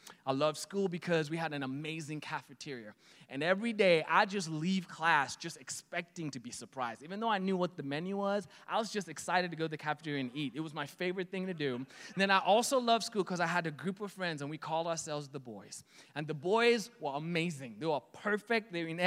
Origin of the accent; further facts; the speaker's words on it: Kenya; Now, I'm from Kenya. We live in the tropics.